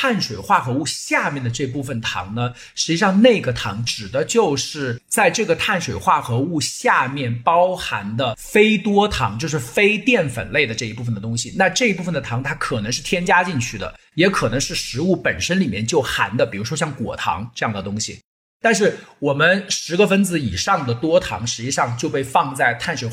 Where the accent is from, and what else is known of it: China